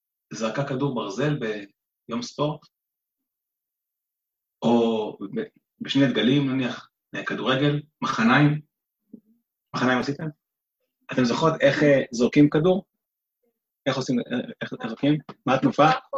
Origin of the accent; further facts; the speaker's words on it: Holon, Tel Aviv District, Israel; כשהייתי ילד, אז אנחנו ברוך השם כאילו חיינו בעיר, בעיר חולון